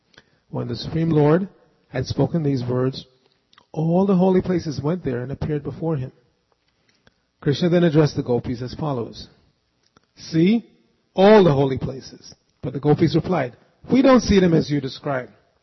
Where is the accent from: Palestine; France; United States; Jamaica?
Jamaica; moved away; at least where I'm from, I was born in Jamaica, and that was the practice there also.